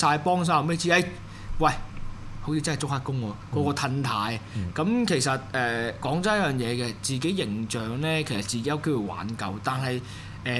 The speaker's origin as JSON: {"language": "Cantonese", "country": "Myanmar", "tie": "born or raised there", "said": "咁我話土生土長喺緬甸"}